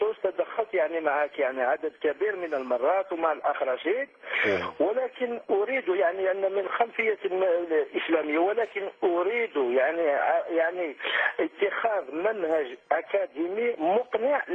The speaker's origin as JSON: {"language": "Arabic", "country": "Algeria", "said": "أنا من الجزائر"}